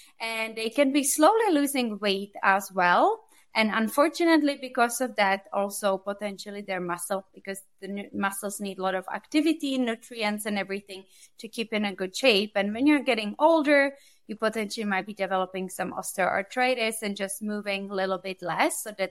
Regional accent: Czechia; I'm actually originally from Europe, a small country called Czech Republic.

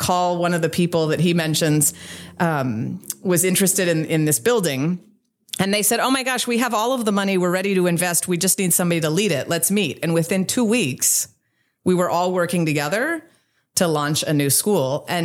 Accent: Colorado, United States; also born or lived in Costa Rica; I have no connection to Indiana. I was raised in Colorado, spent those 20 years in Costa Rica, and had no interest in moving to the Midwest or to Indiana.

